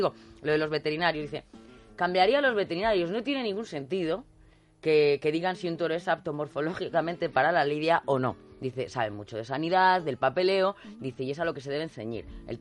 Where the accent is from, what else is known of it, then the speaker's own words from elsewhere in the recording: Villafranca de los Caballeros, Castilla-La Mancha, Spain; A la de mi pueblo, Villafranca de los Caballeros